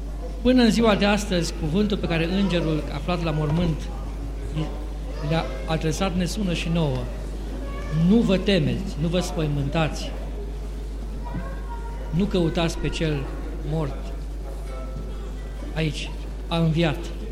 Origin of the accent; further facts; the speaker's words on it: Romania; pentru toți care suntem români, o invitație la pocăință și o atenționare.